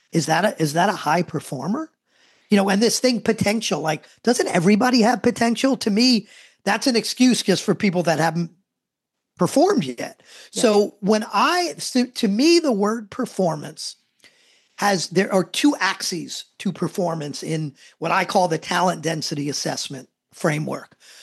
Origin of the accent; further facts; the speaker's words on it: New Jersey, United States; We could say asshole if it sounds better. We're from New Jersey. We can say that.